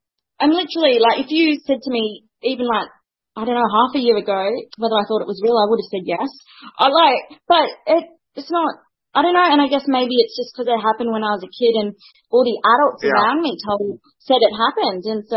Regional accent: Sydney, New South Wales, Australia; from Sydney, Australia

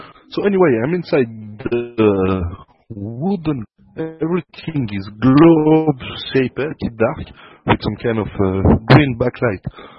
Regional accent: Geneva, Switzerland; from Geneva, Switzerland.

